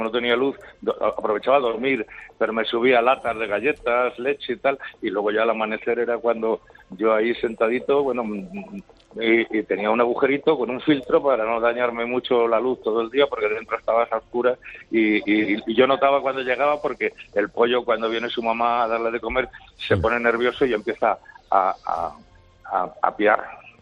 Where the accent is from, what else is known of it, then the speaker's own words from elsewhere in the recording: Socuéllamos, Castilla-La Mancha, Spain; Yo soy de Ciudad Real, de un pueblo que se llama Socuéllamos.